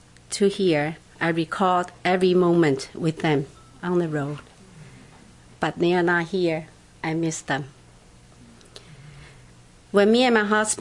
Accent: Taiwan; now in New Jersey, United States; I'm from New Jersey, but I was born and raised in Taiwan. I'm in the America probably 32 years already. More than a half of my life is in America, so I'm considered an American then.

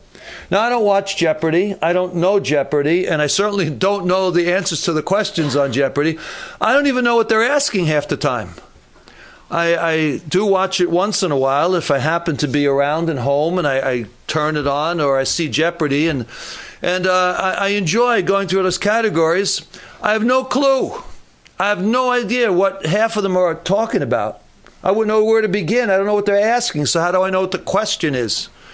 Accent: New York City, New York, United States; I grew up in New York City. I mean, there were five boroughs. I grew up in Queens. And I've been all over in Brooklyn and the Bronx and Manhattan, not so much Staten Island.

